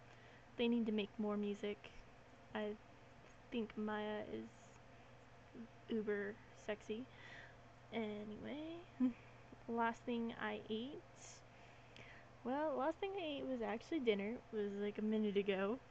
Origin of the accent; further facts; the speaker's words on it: Arizona, United States; I'm from Arizona, the small state just above Mexico that almost nobody knows about, I guess.